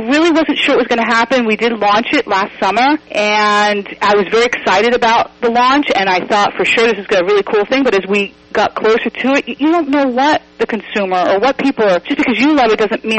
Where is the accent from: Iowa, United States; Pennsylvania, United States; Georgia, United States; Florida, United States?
Florida, United States; Miami; moved away; But I'm not an original West Coaster, I'm an East Coaster or Southeast Coaster. From Florida, born and raised in Miami.